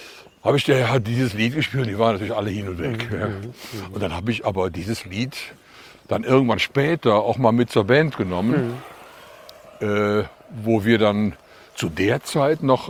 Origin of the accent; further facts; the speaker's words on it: North Rhine-Westphalia, Germany; accent: Kölsch; ich rede viel Kölsch zu Hause, mhm, obwohl meine Frau aus Bayern ist.